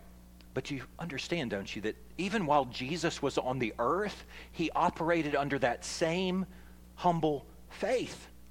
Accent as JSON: {"language": "English", "region": "Alabama", "country": "United States", "said": "The guy that I was with was from Michigan, and so he was dying to take a kid from Alabama down to see Lake Michigan."}